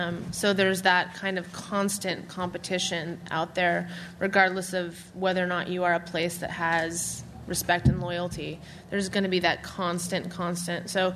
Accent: Seattle, Washington, United States; You know, I'm from Seattle. Seattle's totally booming

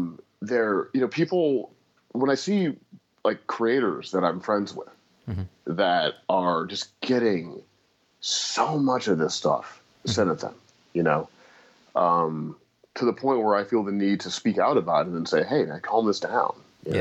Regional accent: St. Louis, Missouri, United States; And I had a friend that I grew up with in St. Louis who I hadn't connected with for a long time. And when I returned to St. Louis, he'd become a skinhead.

